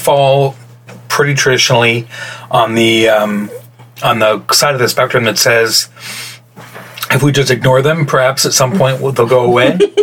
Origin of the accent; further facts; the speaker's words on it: Michigan, United States; I'm from Michigan, which is DeVos country.